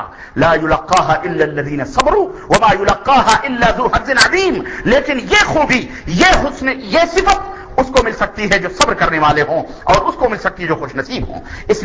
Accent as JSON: {"language": "Urdu", "country": "India", "said": "ہندوستان کے اندر آپ کو پتا ہے ہم چونکہ وہاں کے رہنے والے, اس لیے ہمیں معلوم ہے"}